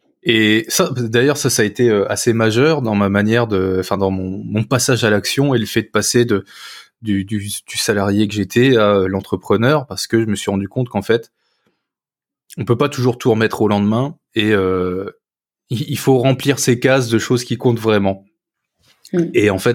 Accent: Hauts-de-France, France; moi j'ai grandi dans la campagne picarde, à côté de Saint-Quentin, dans une petite famille.

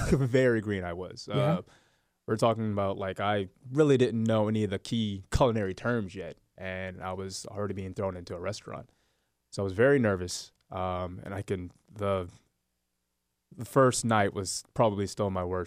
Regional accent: Charleston, South Carolina, United States; I'm born and raised in Charleston.

